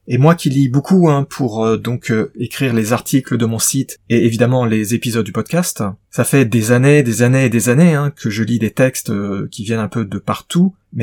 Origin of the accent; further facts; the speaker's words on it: France; puisque je suis français et que j'habite en France